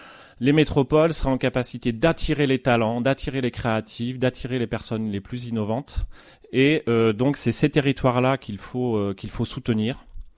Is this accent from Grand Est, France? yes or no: no; Poitiers, Nouvelle-Aquitaine, France; De considérer que Poitiers, puisque je viens de Poitiers, est en concurrence avec Limoges, La Rochelle